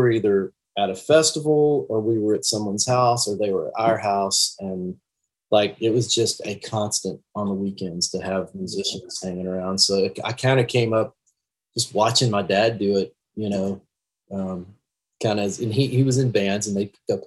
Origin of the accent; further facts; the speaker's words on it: Texas, United States; When I came rolling in from Texas, nobody said, hey, man, you write songs?